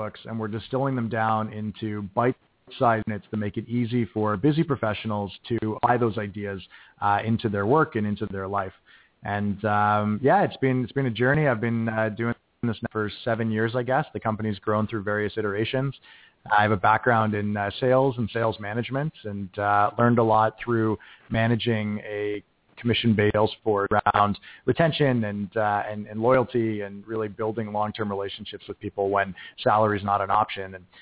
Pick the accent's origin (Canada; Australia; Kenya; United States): Canada; Toronto, Ontario; So I'm Canadian. I'm from Toronto originally.